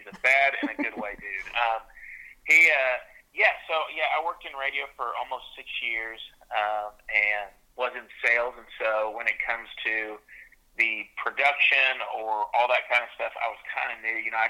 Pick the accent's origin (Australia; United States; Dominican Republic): Dominican Republic; growing up in the Dominican, learning to speak Spanish early on, that song has always kind of been part of my life since I was a little kid.